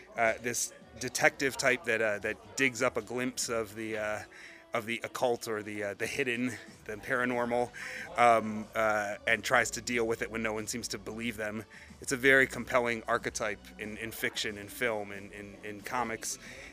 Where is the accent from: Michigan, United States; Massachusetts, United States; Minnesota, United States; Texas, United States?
Michigan, United States; Dearborn; I'm from Dearborn, but Detroit did a lot to raise me.